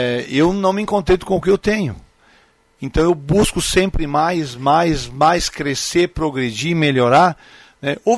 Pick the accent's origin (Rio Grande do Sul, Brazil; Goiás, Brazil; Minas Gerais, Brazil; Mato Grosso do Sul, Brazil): Rio Grande do Sul, Brazil; Nova Prata; moved away; Não, eu sou do Retiro, rapaz. O povoado do Retiro pertence a Nova Prata. Eu acho que o Retiro hoje está mais grande que Nova Prata. Saí de lá, rapaz.